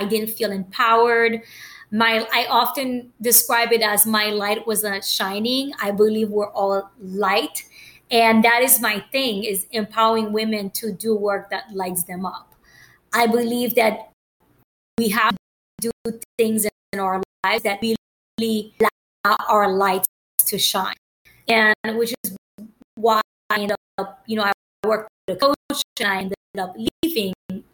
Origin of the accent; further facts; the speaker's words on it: Haiti; also born or lived in Washington, D.C., United States; now in Miami, United States; I'm in Miami now. I'm from Miami. Well, I'm originally from Haiti, but, you know, I've been living in Miami. I've been in the States now for over, it's going to be 27 years next month.